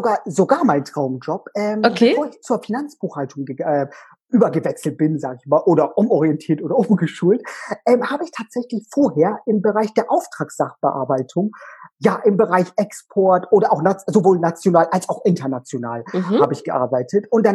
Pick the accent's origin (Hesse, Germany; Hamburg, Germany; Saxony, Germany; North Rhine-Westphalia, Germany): Hamburg, Germany; Ja, also ich bin 33 und komme aus Hamburg.